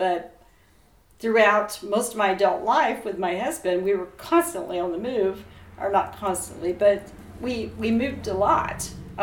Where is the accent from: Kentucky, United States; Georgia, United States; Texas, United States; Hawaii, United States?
Texas, United States; Fort Worth; also born or lived in Duncan, Oklahoma; I am not. I grew up in Fort Worth. I was born in Duncan, Oklahoma, home of Halliburton.